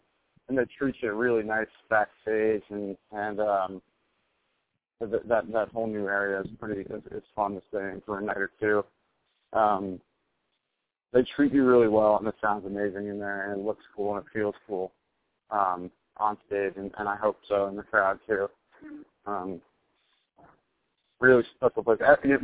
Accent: New Orleans, Louisiana, United States; talking about how we're from New Orleans

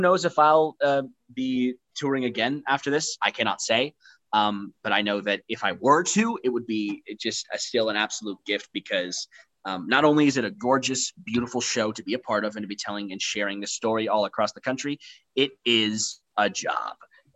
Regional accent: Tysons, Virginia, United States; it's nice that this is going to my hometown. I feel so blessed and so honored to be able to do this in the very new theater at Tyson's.

